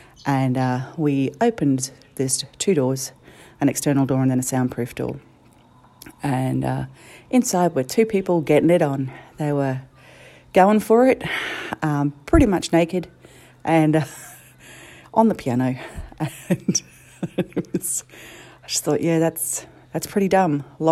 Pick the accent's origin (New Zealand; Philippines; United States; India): New Zealand; now in Australia; I'm not actually Australian. I've lived here all of my life, but I'm actually from New Zealand.